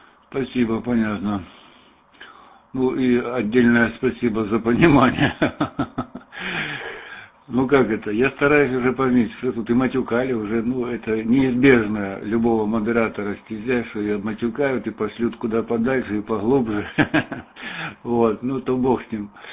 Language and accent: Russian; Lermontov, Stavropol Krai, Russia; now in Belgium; Ну, сейчас я из Бельгии. Вообще, я лермонтовский парень из города Лермонтова.